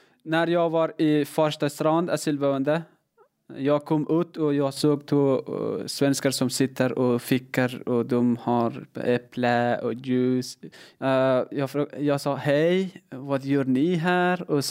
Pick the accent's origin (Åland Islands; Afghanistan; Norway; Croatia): Afghanistan; Swedish is a second language; moved away as an adult; now in Sweden; Jag kom från Afghanistan för 2 år sedan. När jag var i Afghanistan, jag pluggade igenom ekonomi och statsvetenskap, och jag var politiskt aktiv och ateist.